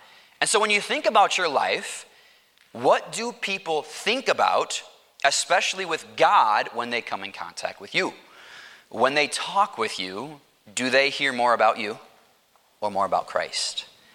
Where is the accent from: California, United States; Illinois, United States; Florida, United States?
Illinois, United States; Chicago; I'm from Chicago, and the Chicago Bulls have a stadium